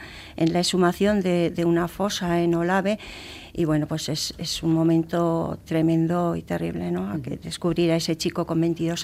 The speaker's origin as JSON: {"language": "Spanish", "town": "Villava", "region": "Navarre", "country": "Spain", "said": "Yo voy a decir que soy de Villava y nosotros el monte San Cristóbal, bueno, estamos a las faldas del monte"}